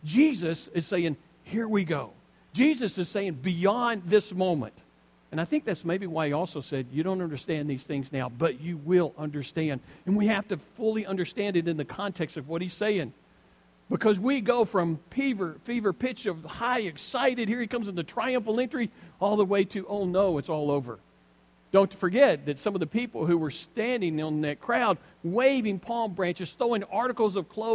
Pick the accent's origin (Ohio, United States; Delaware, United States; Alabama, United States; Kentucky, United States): Alabama, United States; I grew up in Alabama, so it's like, y'all are going to get it.